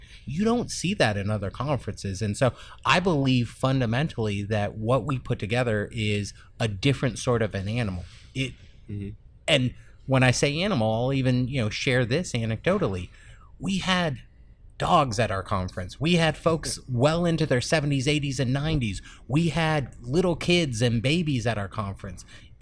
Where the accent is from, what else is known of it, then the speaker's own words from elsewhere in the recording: Palo Alto, California, United States; I grew up in Palo Alto, California, and I will just share with you, growing up in the heart of Silicon Valley